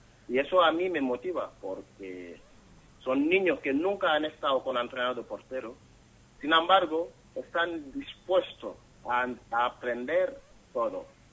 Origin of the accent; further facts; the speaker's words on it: Senegal; born there; Spanish is a second language; moved away as an adult; also born or lived in Italy; Yo nací en Senegal, entonces empecé allí hasta primera división. A los 16 firmé mi primer contrato en primera allí. Luego, 3-4 años después, yo me vine para acá. Estuve en Italia, en Madone